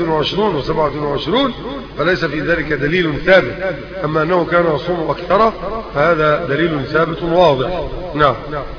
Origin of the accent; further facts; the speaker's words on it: Egypt; عندنا في مصر